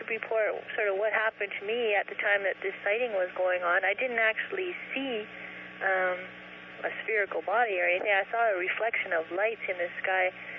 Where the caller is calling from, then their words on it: Kenora, Ontario, Canada; Hi. I'm calling from Kenora, Ontario.